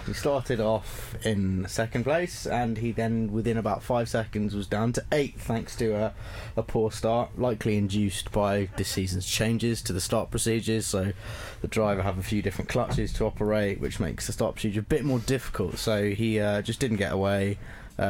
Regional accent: United Kingdom; But I will of course be biased, I'm a British fan, but at the same time I'm not a great fan of Lewis Hamilton.

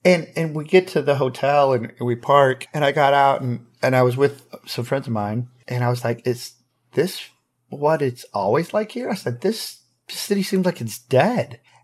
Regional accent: Michigan, United States; I'm from Michigan. You know, I spent a ton of time sledding and building igloos and snow skiing and snowmobiling and four wheeling.

